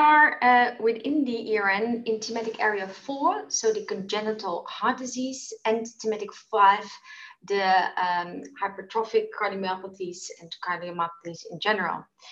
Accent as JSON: {"language": "English", "town": "Rotterdam", "region": "South Holland", "country": "Netherlands", "tie": "born or raised there", "second_language": "English", "said": "Well, actually, I've been born and raised in Rotterdam. I also did my medical degree here at the Erasmus University, so I've never been away."}